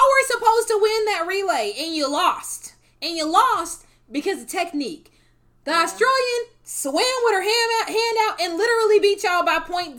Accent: United States; this is how I know I'm American, and I'm ashamed of this.

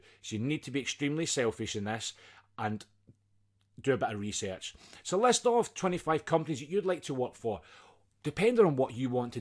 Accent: Scotland, United Kingdom; accent: Scottish; I very much appreciate you taking time out and listening to my crazy Scottish accent for a few minutes.

